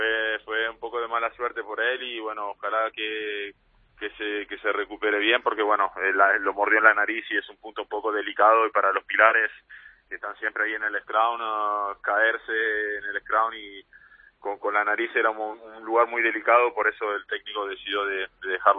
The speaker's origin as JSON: {"language": "Spanish", "country": "Argentina", "tie": "born or raised there", "first_language": "Italian", "second_language": "Spanish", "said": "nací en Argentina y pero mis padres son italianos y bueno, desde chico en casa pues siempre hablamos italiano y vivía en Argentina, pero con todas las tradiciones italianas."}